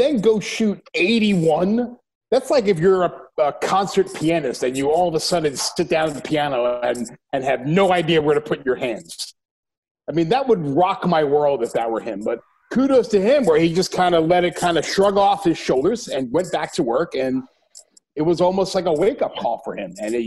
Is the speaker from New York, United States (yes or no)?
yes; Staten Island, New York, United States; I am from Staten Island, so I know that.